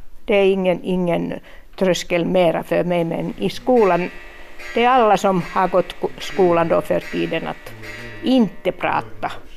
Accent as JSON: {"language": "Swedish", "country": "Finland", "first_language": "Finnish", "second_language": "Swedish", "lives_now": "Vilnäs, Finland", "said": "Det var bara jag som var finne. Eller finskspråkig eller pratade finska. Men att sinsemellan pratade vi alltid finska. Och sen när jag blev ensam och flyttade hit till Vilnäs."}